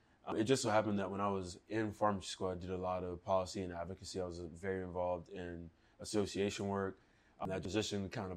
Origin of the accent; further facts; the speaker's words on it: Florida, United States; now in Washington, United States; I actually grew up in Florida. We're here in the DC area, but I grew up in Florida for the majority of my life up until I went to college in Alabama at Auburn.